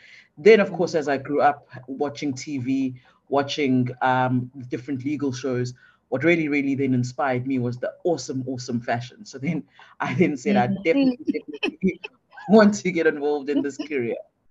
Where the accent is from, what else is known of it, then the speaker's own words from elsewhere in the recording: Hammersdale, KwaZulu-Natal, South Africa; also born or lived in Durban / Claremont; I was born and bred in KZN, in Durban specifically. I grew up in Hammersdale and another township called Claremont.